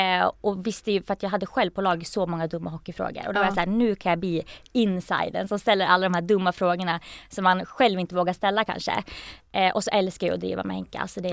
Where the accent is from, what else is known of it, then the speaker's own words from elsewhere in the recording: Gävle, Gävleborg County, Sweden; jag kommer från Gävle som ändå är en, det är inte en liten stad men det är heller inte en stor stad.